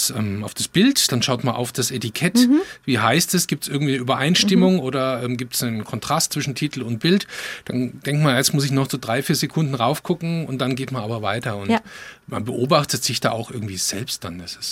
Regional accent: Baden-Württemberg, Germany; Also ich komme aus dem Taubertal, aus einem kleinen Ort

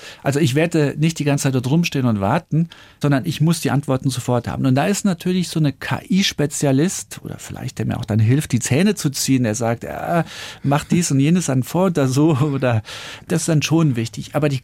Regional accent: Saarland, Germany; ich komme aus dem Saarland. Und das Saarland ist, klar, ländliche Gegend

